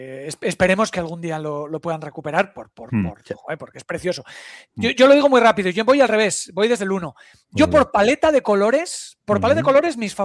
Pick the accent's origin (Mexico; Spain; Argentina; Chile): Spain; San Sebastian, Basque Country; yo soy de San Sebastián y el azul tira mucho, más que el rojo.